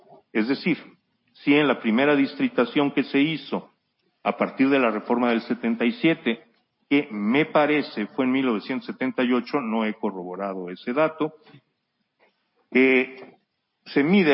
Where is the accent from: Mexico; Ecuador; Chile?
Mexico; Yucatán; San Luis Potosí es uno de ellos, Yucatán, de donde yo vengo, es otro.